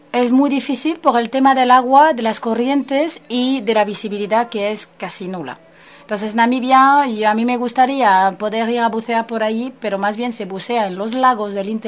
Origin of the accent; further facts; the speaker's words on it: Somalia; Mozambique ya se ha tranquilizado, porque ya todo el jaleo este se encuentra más bien en Somalia, por mi tierra.